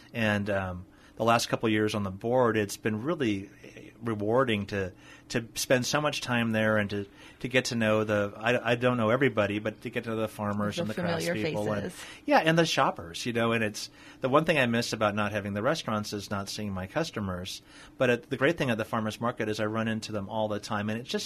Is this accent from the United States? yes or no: yes; Thousand Oaks, California, United States; Yeah, I grew up in Thousand Oaks.